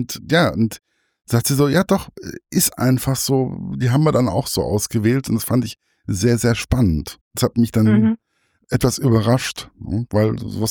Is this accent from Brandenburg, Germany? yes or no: no; Giessen, Hesse, Germany; wir haben ja hier in Gießen, ich komme ja aus Gießen